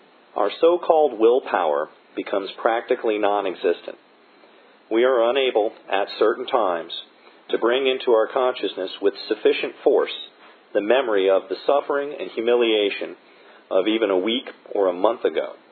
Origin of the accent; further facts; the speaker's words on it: Virginia, United States; born there; also born or lived in North Carolina / Florida; But I was born in Virginia, not far from here, Northern Virginia. My dad was a worker for the government. We traveled because of his job down through Virginia, North Carolina, and eventually Florida.